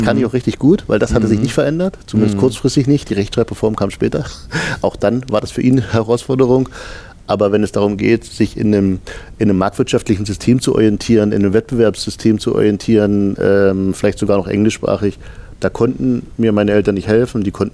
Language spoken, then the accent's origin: German; near the Polish border, Germany; da wo ich herkomme, am Rande von Polen